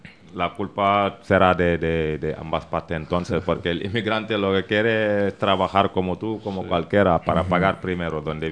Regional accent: Seville, Andalusia, Spain; now in Zarautz, Spain; Yo vengo de Sevilla. Y hace 2 meses que estoy en el País Vasco, en Zarauz precisamente.

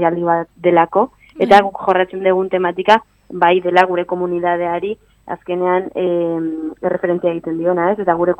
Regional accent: San Sebastián, Basque Country, Spain; ni Donostiarra naiz adibidez.

